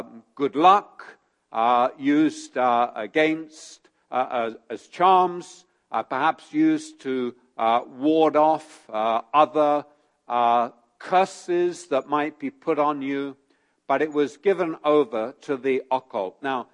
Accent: London, United Kingdom; Now, I'm a Londoner.

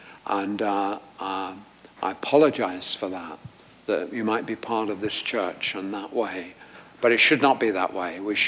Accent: London, United Kingdom; When I grew up in London, which was tremendously fragmented

